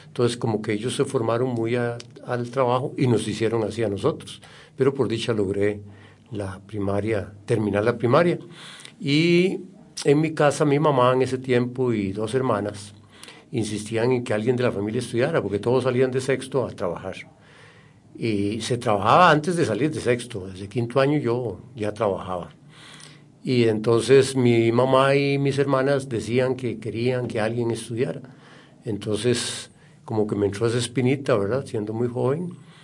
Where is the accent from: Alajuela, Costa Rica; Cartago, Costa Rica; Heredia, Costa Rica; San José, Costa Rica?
Cartago, Costa Rica; Guadalupe; Correcto, yo soy de Guadalupe, Cartago, en la escuela Carlos J. Peralta. Inicié mis estudios de primaria.